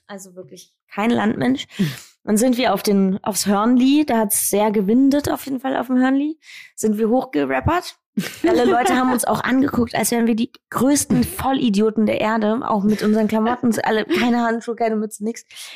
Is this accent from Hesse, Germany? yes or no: yes; Hesse, Germany; Naja, ich bin halt aus Hessen